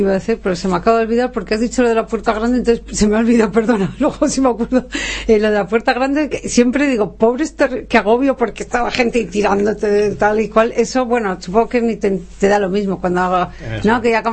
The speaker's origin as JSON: {"language": "Spanish", "town": "Madrid", "region": "Community of Madrid", "country": "Spain", "said": "Yo que soy madrileña."}